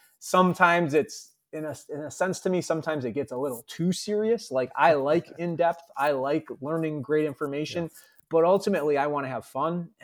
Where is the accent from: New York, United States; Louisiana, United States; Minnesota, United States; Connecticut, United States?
New York, United States; Syracuse; I grew up in the Syracuse, New York area.